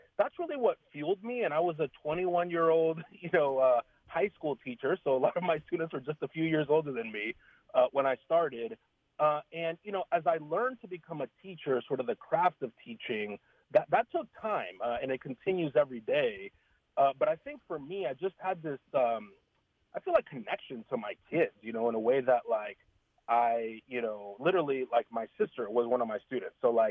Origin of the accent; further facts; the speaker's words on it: San Francisco, California, United States; also born or lived in Panama; I grew up, I'm an immigrant from Panama, grew up in San Francisco, went through the public schools